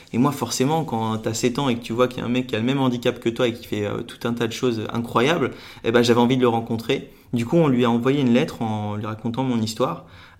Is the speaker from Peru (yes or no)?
no; Lunéville, Grand Est, France; J'ai grandi en Lorraine, à côté de Nancy.